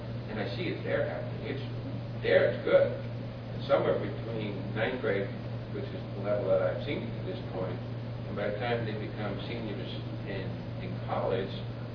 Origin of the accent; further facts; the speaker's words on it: Netherlands; I grew up in the Netherlands. A very different learning environment.